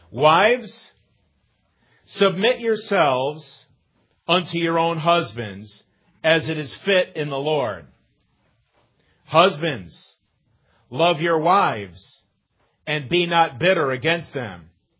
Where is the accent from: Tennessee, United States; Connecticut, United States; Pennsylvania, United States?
Connecticut, United States; She's from Indiana. I'm from Connecticut. And we met in Minnesota.